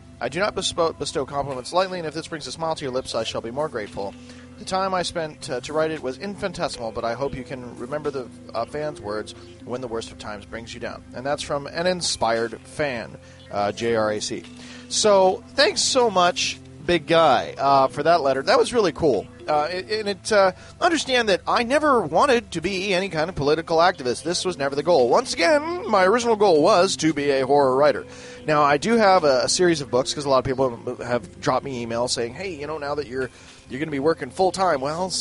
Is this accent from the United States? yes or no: no; Canada; Me being Canadian, my rapid, you know, American geography is not what it could be.